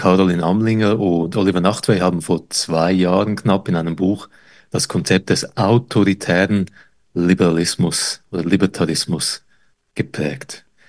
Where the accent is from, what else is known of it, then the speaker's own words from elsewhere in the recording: Croatia; now in Switzerland; Vor einigen Wochen bin ich in meine alte Heimat Kroatien geflogen.